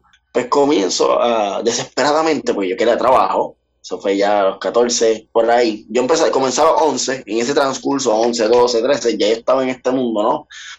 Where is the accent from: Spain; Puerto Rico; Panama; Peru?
Puerto Rico; Bayamón; Pues mira, soy del pueblo de Bayamón, del Chicharrón. Actualmente tengo 20 años.